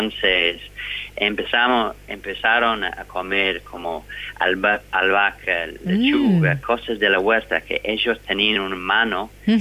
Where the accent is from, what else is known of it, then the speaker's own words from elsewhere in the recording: New Zealand; Claro, pero soy de Nueva Zelanda.